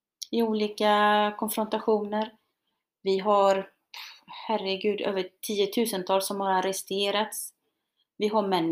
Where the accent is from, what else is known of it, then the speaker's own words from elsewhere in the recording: Chile; now in Sweden; För det som har varit vår kritik då, som chilenare här i Sverige, det är att varken TV eller regeringen har uttalat sig.